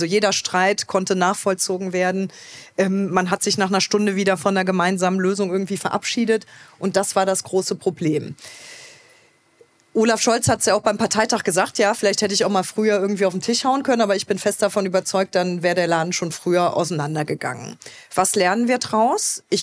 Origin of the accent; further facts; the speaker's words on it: Trier, Rhineland-Palatinate, Germany; ich bin Rheinland-Pfälzerin, ich komme aus Trier